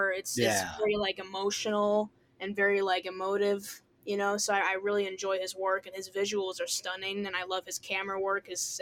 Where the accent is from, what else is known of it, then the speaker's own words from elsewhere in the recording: New York City, New York, United States; also born or lived in China / Costa Rica; New York City, Manhattan.